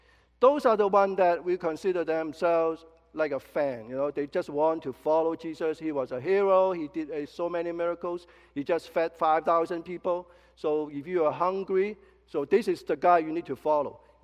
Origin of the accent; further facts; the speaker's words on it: Canada; because living in North America, you know, being Canadian, we love options, right?